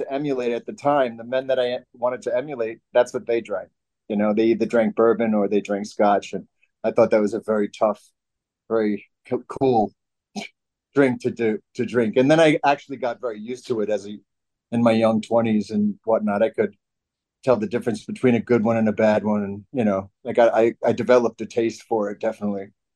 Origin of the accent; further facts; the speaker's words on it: Long Island, New York, United States; 18 was the drinking age in New York, where I grew up. I grew up on Long Island.